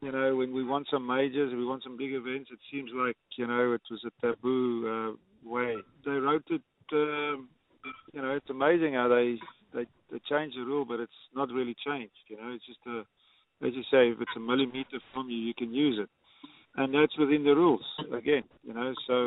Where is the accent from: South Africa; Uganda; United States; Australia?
South Africa; You know, we come from the Southern Hemisphere. You know, you guys from Aussie, we from South Africa